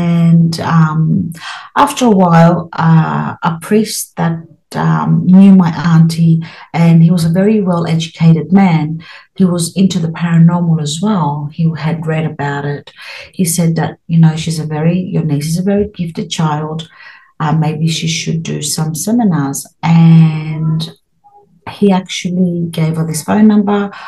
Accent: Australia; because I was born and brought up in Australia.

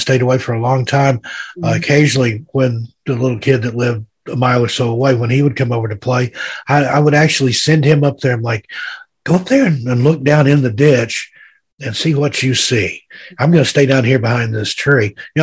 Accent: Tennessee, United States; I grew up in East Tennessee. I've seen bear in the Smokies.

